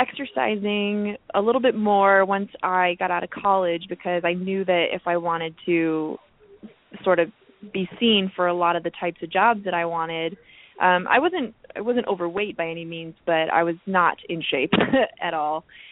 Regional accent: Granger, Iowa, United States; also born or lived in Des Moines, United States; I'm from Des Moines, born and bred. I actually grew up in Granger, little bitty town up north of Des Moines.

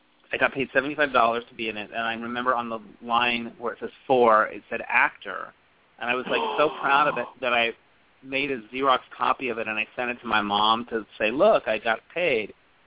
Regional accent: Arizona, United States; I have siblings, and they're back in they're all back in, like, my hometown.

